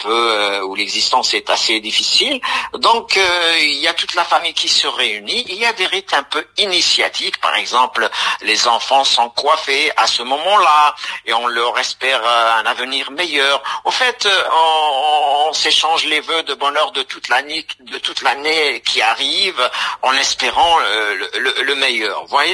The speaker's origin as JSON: {"language": "French", "region": "Kabylie", "country": "Algeria", "said": "Oui, je viens de Kabylie"}